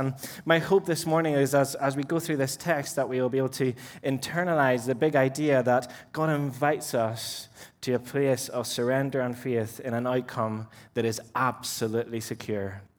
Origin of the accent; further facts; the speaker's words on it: Peru; I'm originally from Peru in South America. So if I break into Spanish, that's why.